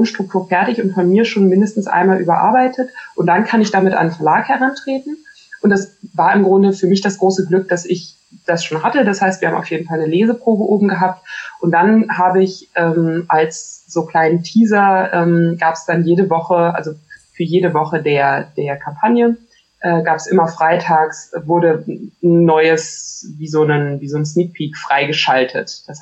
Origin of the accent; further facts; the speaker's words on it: Hanover, Lower Saxony, Germany; In der Heimat bei mir, ich komme aus Hannover.